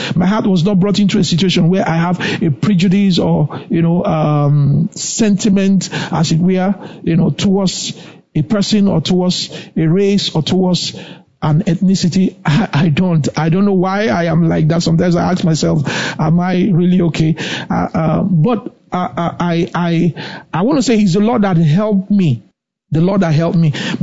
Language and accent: English; Enugu, Enugu State, Nigeria; I grew up in Enugu, you know, as a teenager from my, youngster's age, from a kid, I grew up in Enugu. But the Lord made sure I didn't grow up in a place where it was predominantly Igbos. No. I didn't. I grew up in a GRA, and there I had Indians